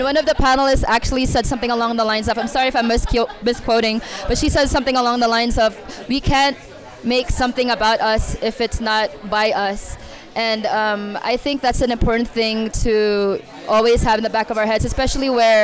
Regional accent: California, United States; growing up in the Bay Area, you know, we come from a community where you hear so many different languages, whether it's Spanish, Vietnamese, Chinese, Tagalog, it's all around us.

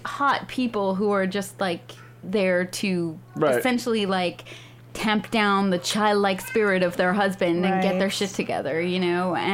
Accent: Ireland; well, I grew up in Ireland. We didn't have 87 channels.

